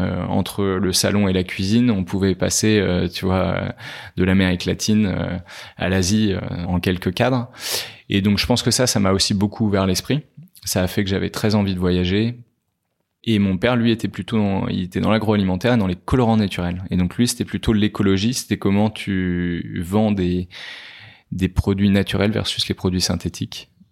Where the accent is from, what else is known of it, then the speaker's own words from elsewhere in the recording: Rennes, Brittany, France; j'ai grandi à Rennes